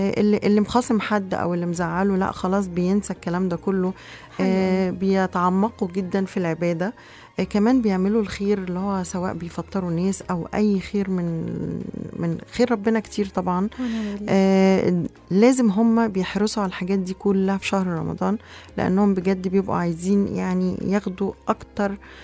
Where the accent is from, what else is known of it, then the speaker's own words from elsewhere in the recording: Egypt; إحنا كان زمان عندنا في مصر الموضوع ده